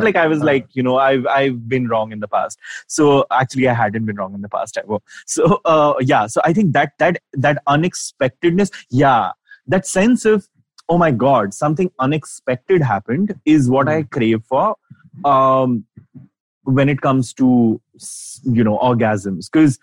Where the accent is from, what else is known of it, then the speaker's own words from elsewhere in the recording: Ranchi, Jharkhand, India; Sweetie, I grew up in Ranchi.